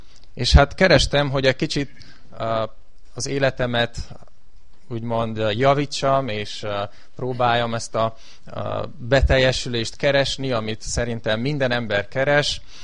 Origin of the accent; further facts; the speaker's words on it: Covasna, Romania; Hát én a Székelyföldről származom, ott nőttem fel, Kovászna városban, és emlékszem